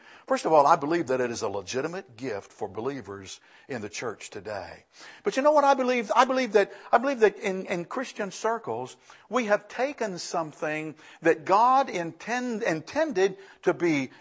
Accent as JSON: {"language": "English", "town": "Lynchburg", "region": "Virginia", "country": "United States", "tie": "born or raised there", "said": "I think there's something about being born and raised in Lynchburg, Virginia, that you just kind of almost by osmosis, you become Baptist."}